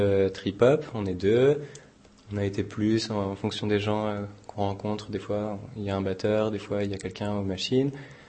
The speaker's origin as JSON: {"language": "French", "town": "Poitiers", "region": "Nouvelle-Aquitaine", "country": "France", "also_born_or_lived": "Portugal / England", "lives_now": "Prague, Czechia", "said": "on vient de Poitiers, donc on a créé le groupe en 2006 à Poitiers. Et puis, voilà, après, on a vécu un peu au Portugal"}